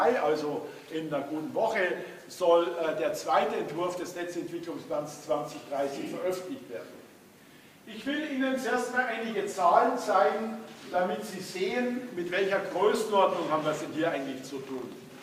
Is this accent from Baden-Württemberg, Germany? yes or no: no; Bavaria, Germany; Und als Bayer habe ich gerade so verstanden, was das vielleicht sein könnte, hatte aber 0 Ahnung.